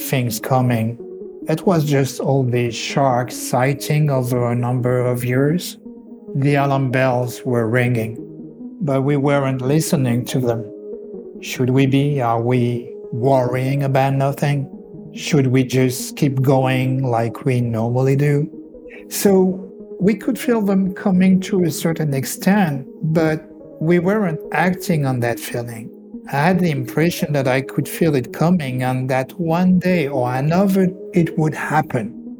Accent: Réunion; I was born in 77. I grew up on the West Coast, maybe because my mother is from mainland France. She wanted to be close to the beaches. And they were the cheapest place to buy land on the island in the 70s.

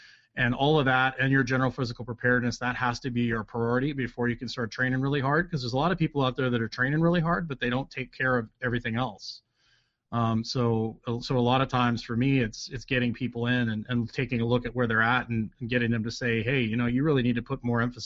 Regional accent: Canada; now in United States; I grew up in Canada originally.

